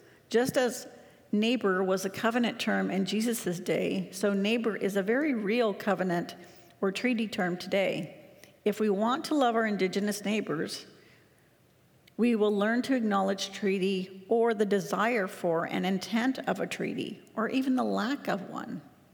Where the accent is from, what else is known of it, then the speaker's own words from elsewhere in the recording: United States; moved away as an adult; now in Abbotsford, Canada; I've been in Abbotsford for 31 years, and I've surpassed the 25 years I spent growing up in the United States. So I feel a bit Canadian.